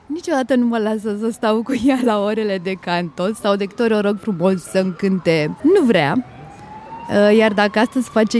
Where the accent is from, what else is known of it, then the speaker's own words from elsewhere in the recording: Constanța, Constanța County, Romania; Bună ziua, sunt din Constanța